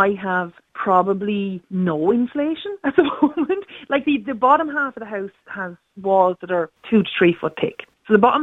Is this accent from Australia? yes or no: no; Leinster, Ireland; I'm from Wexford originally. And I mean, we all know Wexford prices are fairly expensive, especially up in the north of the county where I was from.